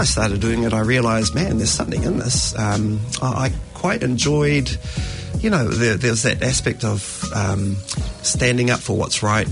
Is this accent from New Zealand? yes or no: yes; Auckland, New Zealand; I came from Mangere Intermediate. My brothers and my cousins, we all came from South Auckland, all caught the South Auckland buses into Grammar, because we were lucky that our dads had gone there.